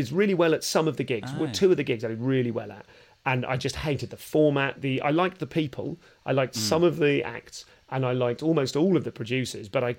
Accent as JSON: {"language": "English", "region": "London", "country": "United Kingdom", "said": "so I'm from London and there'd be a boo or something."}